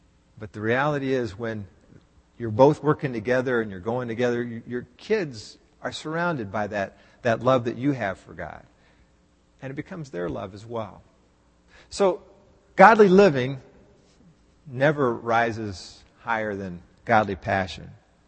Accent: Texas, United States; And I know I grew up in Texas, but many people say, well, you don't sound like a Texan.

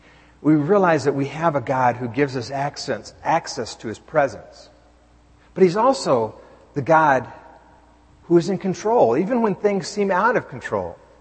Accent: United States; And I am, as an American, as a person living in a democracy, I would encourage you, we need to speak our minds.

